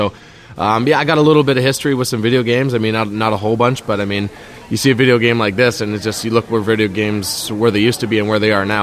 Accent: Canada; This is a great opportunity for myself being Canadian. I love being Canadian

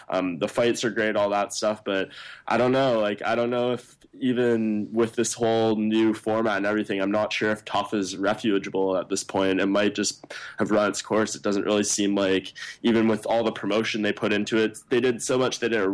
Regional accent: Canada; Upset is an awesome way to start off the season, especially with it being a Canadian. That's a good look for us.

